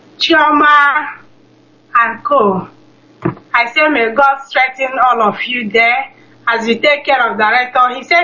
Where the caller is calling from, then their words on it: Sweden; I'm calling from Sweden.